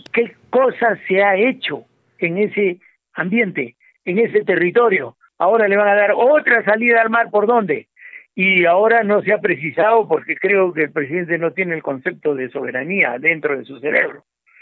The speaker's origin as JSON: {"language": "Spanish", "region": "Tacna", "country": "Peru", "said": "entonces los tacneños tendremos que irnos o al mar, a algún otro sitio, para vivir como peruanos"}